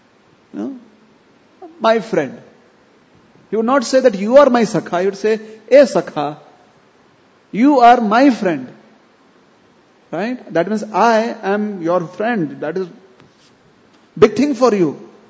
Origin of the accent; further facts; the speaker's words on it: India; Apun dono Indian. He is Indian, I am Indian. So we feel proud.